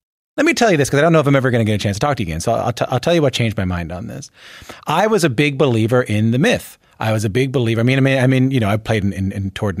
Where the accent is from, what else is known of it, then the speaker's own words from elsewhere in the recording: St. John's, Newfoundland and Labrador, Canada; And then I remember I went to see him in my hometown in St. John's and I went up to the front